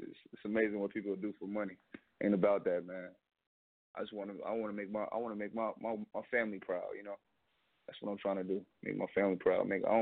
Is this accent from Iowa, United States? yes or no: no; Dillon, South Carolina, United States; shout out to my hometown, man. I'll never forget where I come from. None of that stuff, man. Shout out Dillon, South Carolina. That's where I'm from.